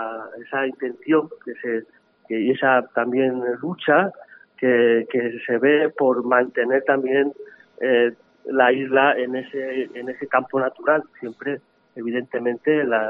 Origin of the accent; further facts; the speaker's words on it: Zamora, Castile and León, Spain; born there; also born or lived in Valladolid / Salamanca / Paris / Edinburgh; now in Valencia, Spain; Yo, bueno, nací en Zamora, pero bueno, luego he vivido en muchos sitios, en Valladolid, también, en Salamanca, en París, en Edimburgo, y ahora llevo muchos años viviendo en Valencia